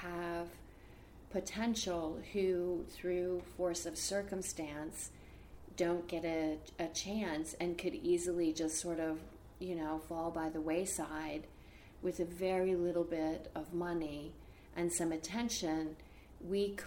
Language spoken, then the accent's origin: English; Des Moines, Iowa, United States; I grew up in Des Moines, Iowa